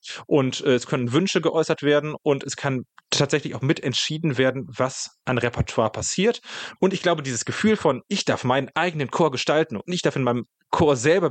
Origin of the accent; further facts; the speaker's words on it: North Rhine-Westphalia, Germany; ich bin ja selber im Ruhrgebiet groß geworden, da haben wir es ja mit, alleine in Essen, irgendwie mit 500 bis 600.000 Einwohnern zu tun.